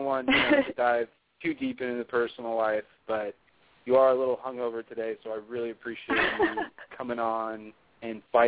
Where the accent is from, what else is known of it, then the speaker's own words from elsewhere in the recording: Texas, United States; Well, being that I am from Texas, I understand the football mentality.